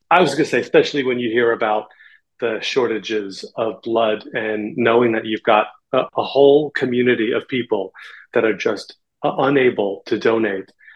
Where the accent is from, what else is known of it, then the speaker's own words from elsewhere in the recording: New York, United States; So when I moved back to New York, I'm a New Yorker.